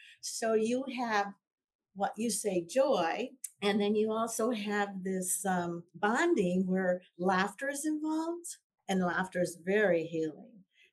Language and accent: English; United States; born there; English is a second language; Well, I was born in the States, so but I didn't speak English till I was seven.